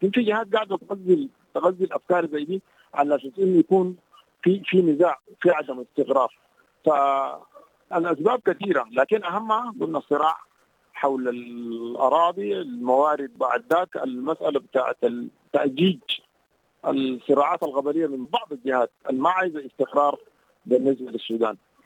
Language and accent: Arabic; Kordofan, Sudan; خاصة عندنا في كردفان بيجدد سنويا مع نزول الأمطار